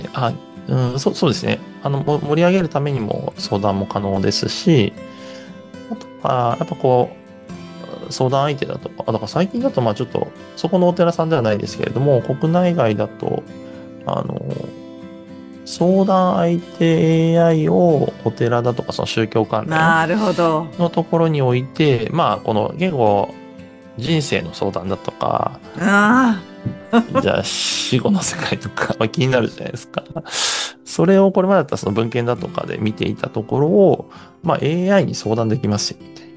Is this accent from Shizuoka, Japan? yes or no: yes; Matsuzaki, Shizuoka, Japan; 私あの静岡県の伊豆松崎町出身なんですけれども